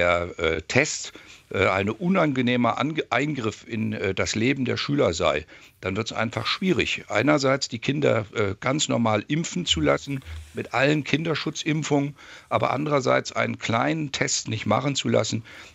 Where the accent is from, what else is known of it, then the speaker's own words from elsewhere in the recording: Thuringia, Germany; dann wird auf einmal bei uns in Thüringen darüber geredet